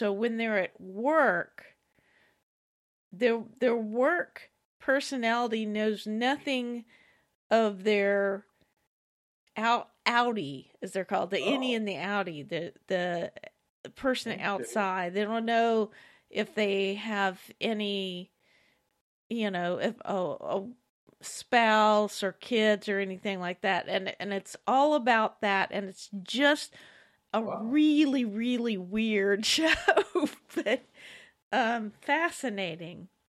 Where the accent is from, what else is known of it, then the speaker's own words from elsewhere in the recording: Beaumont, Texas, United States; now in North Texas, United States; I don't have any MAGA friends up here in North Texas. They're all folks that I grew up with down in Beaumont, you know.